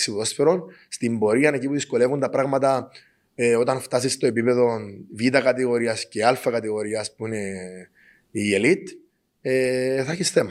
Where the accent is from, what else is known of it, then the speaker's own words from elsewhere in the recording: Sotira, Famagusta District, Cyprus; Στην Αγία Θέκλα στη Σωτήρα, στην όμορφη Σωτήρα, το χωριό μου.